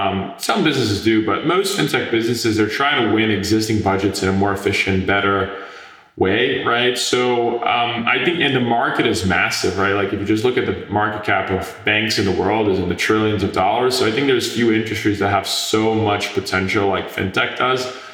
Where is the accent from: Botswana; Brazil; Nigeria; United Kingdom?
Brazil; English is a second language; moved away as an adult; now in United States; So I'm originally born and raised in Brazil. So before coming to the US, I actually started a payments company out of high school in Brazil